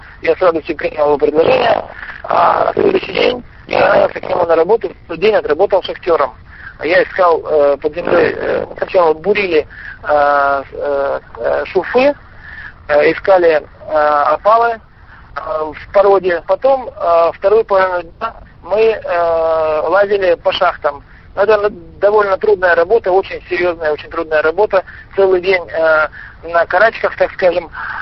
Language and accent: Russian; Russia; «Да, говорю, я из России».